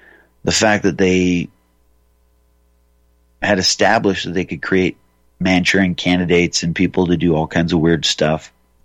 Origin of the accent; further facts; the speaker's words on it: Libby, Montana, United States; born there; I was born in Libby, Montana